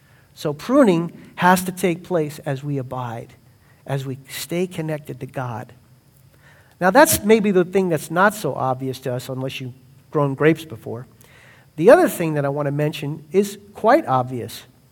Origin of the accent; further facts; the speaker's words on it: Brooklyn, New York, United States; when I was a child, a long time ago, growing up in Brooklyn, Sunday was a Sabbath day.